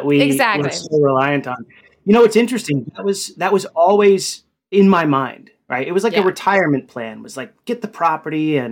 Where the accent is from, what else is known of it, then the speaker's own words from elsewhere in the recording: Fort Worth, Texas, United States; Which is my, it's in my home state, Texas.